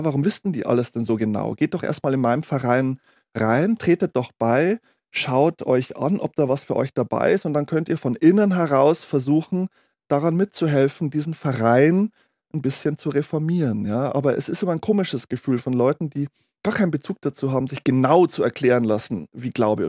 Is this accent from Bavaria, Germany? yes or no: yes; Bavaria, Germany; ich bin in einer Kleinstadt im Bayerischen Wald groß geworden